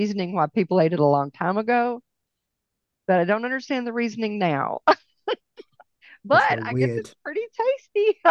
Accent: the South, United States; I know that's terrible, but I'm from the South, so I have to have sweet tea.

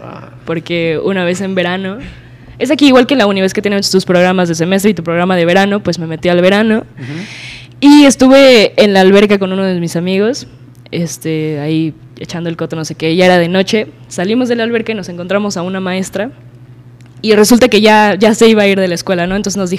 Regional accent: Mexico; Pero obviamente somos mexicanos y pues ya saben la cultura.

